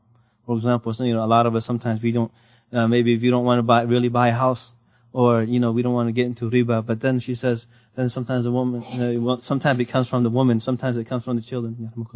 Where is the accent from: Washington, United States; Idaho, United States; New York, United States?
Washington, United States; Seattle; I remember when I was in the sixth grade, we had a trip to Portland. I'm from Seattle. We had a trip to Portland.